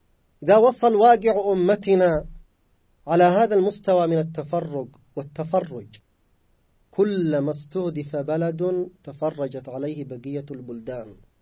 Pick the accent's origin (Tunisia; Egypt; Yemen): Yemen; يعني في واقعنا نحن كشعب يمني في هذه المنطقة